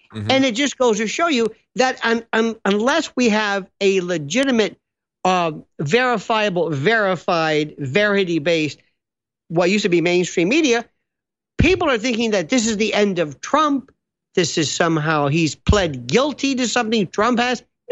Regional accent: Tampa, Florida, United States; I'm a retired Catholic. And growing up in Tampa

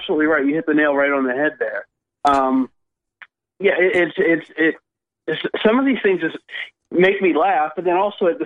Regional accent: California, United States; also born or lived in Washington, D.C.; I was born in Washington, D.C., but I spent a few years growing up in Northern California.

